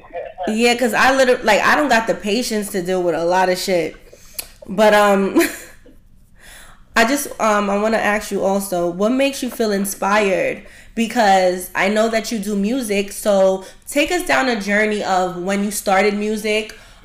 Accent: Brooklyn, New York, United States; I grew up in Brooklyn and I was always, the word that I'm looking for is admire.

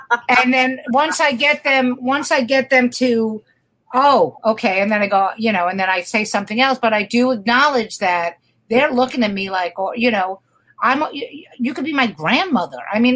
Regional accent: Brooklyn, New York, United States; I mean, I'm from Brooklyn, but for me to schlep to fucking Brooklyn to do a show.

